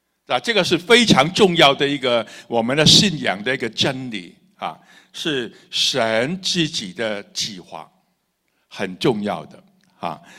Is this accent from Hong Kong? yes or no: yes; Hong Kong; born there; 我的教会在这个木屋区木屋区里面的香港战后，我是战后出生的